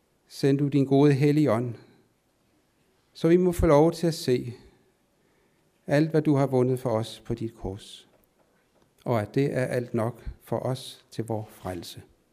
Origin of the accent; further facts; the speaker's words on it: Capital Region of Denmark, Denmark; Jeg er født og opvokset på Bornholm, og så blev jeg uddannet elektriker.